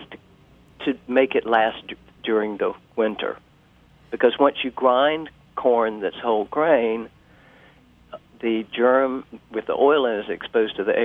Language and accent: English; South Carolina, United States; When I was growing up in the Lowcountry, there were over 300 varieties of cowpeas being grown.